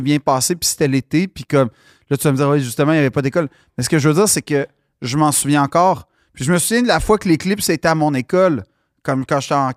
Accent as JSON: {"language": "French", "town": "Paincourt", "region": "Ontario", "country": "Canada", "tie": "born or raised there", "said": "Moi, là, j'ai grandi à Paincourt, où à côté, tu avais Spar Aérospatial qui a construit le bras canadien."}